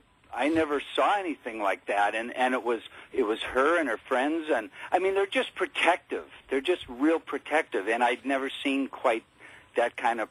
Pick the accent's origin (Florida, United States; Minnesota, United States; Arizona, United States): Minnesota, United States; Yeah, I grew up in Minnesota. I hardly knew any Jewish people at all. I think I knew two. And then I moved down to Washington.